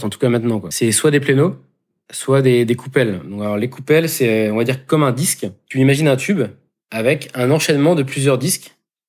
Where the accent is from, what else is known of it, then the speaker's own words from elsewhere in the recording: Plougrescant, Brittany, France; je viens de Plougrescamp, en Côte d'Armor, à côté de Paimpol-Tréguier, peut-être pour ceux qui peuvent connaître.